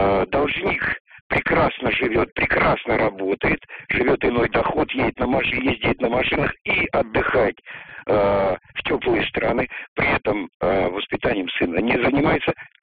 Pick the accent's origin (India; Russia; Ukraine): Russia; Moscow; Я из Москвы.